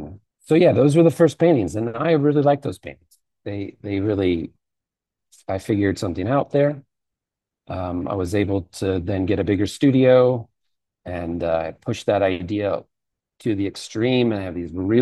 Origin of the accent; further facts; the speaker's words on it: Louisville, Kentucky, United States; And I got my first sort of adjunct teaching job at University of Louisville. So we went back to my hometown where my folks were